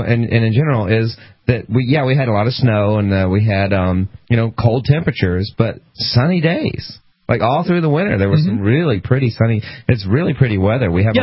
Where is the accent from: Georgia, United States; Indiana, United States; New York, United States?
Georgia, United States; also born or lived in California; I'm from Georgia originally and Southern California, and Southern California has pristine weather all year round